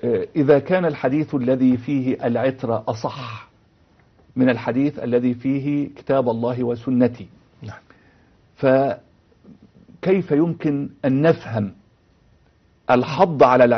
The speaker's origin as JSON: {"language": "Arabic", "country": "Egypt", "said": "نحن عندنا في مصر"}